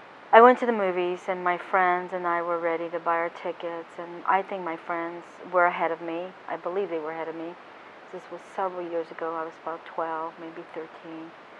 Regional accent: Netherlands; I was living in the Netherlands when I first experienced the word squaw. I was growing up in Holland on Schusterberg Air Force Base

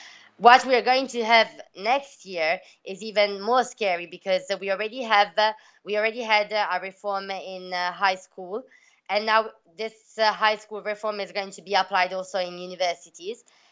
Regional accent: Piacenza, Emilia-Romagna, Italy; Here in Bologna, I'm from Piacenza, that is another city. So I live here in Bologna as a student

